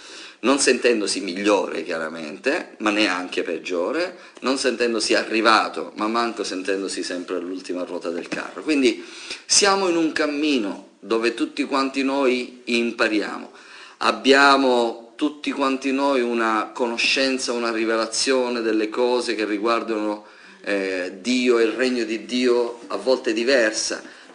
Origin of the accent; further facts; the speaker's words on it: Sicily, Italy; quindi credo che la cosa più importante è che si dice dalle nostre parti in Sicilia